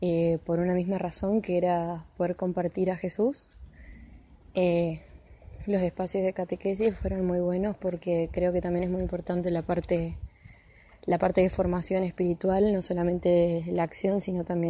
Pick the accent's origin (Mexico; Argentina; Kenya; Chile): Argentina; Corrientes; tengo 20 años, soy de Corrientes